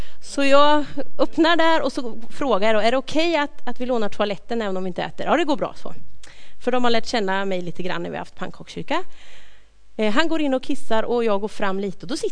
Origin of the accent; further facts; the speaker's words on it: Östergötland, Sweden; Jajamän, så jag är från Östergötland.